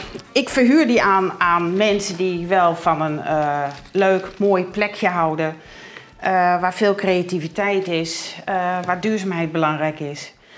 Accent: Heeg, Friesland, Netherlands; Nee, Heeg.

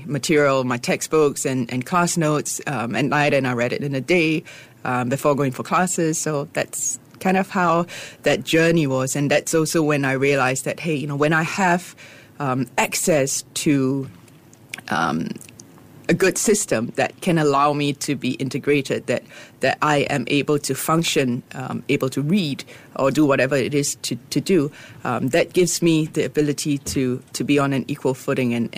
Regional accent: Singapore; I suddenly felt so proud of being a Singaporean

